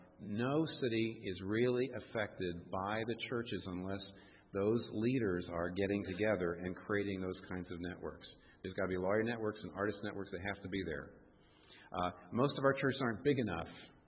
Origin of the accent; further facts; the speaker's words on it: United States; I'm American, so I'm into free enterprise, free market.